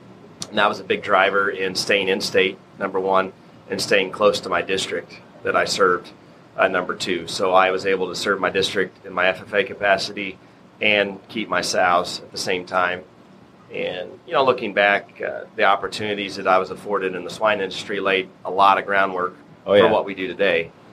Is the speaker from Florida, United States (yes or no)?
no; Taylor, Missouri, United States; I grew up in Taylor, Missouri. Grew up on a very traditional family farm for the times.